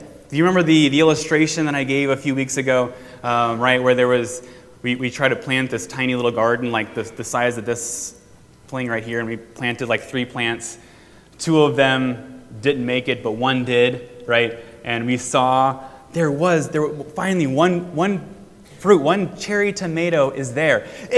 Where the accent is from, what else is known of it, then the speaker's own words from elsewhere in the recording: Crestview, Florida, United States; This is my hometown. You guys realize that, right? Some of you who are maybe new to Crestview don't realize I grew up here. The first 18 years of my life were here.